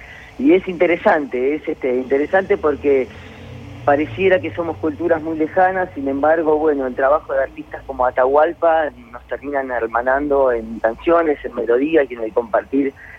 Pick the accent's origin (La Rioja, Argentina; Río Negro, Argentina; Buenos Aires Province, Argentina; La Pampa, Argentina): Buenos Aires Province, Argentina; Bahía Blanca; nosotros somos de Bahía Blanca y mi familia del Coronel Dorrego, pueblo pequeño del sur de la provincia de Buenos Aires